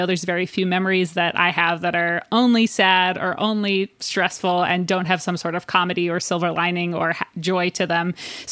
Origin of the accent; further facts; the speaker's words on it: New Jersey, United States; We're both from New Jersey, both come from religious families.